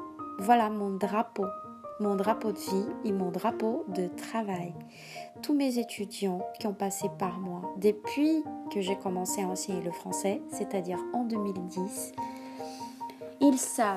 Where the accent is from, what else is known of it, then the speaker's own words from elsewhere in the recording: Recife, Pernambuco, Brazil; born there; French is a second language; Je suis brésilienne, je suis née à Recife dans le nord-est du Brésil. J'ai 39 ans en 2020, si vous m'écoutez en 2021, j'aurai 40 ans.